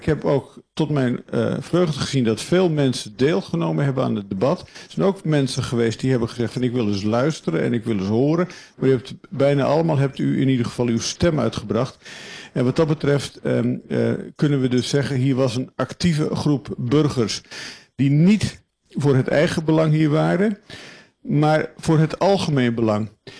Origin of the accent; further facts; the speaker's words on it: Friesland, Netherlands; U weet misschien wel dat ik uit Friesland afkomstig ben.